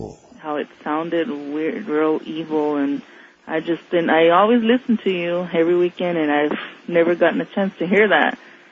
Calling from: Rialto, California, United States; From Rialto, California.

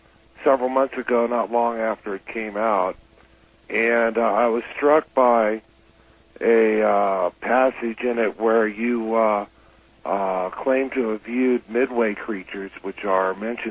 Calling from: Captain Cook, Hawaii, United States; I'm calling you from Captain Cook, Hawaii.

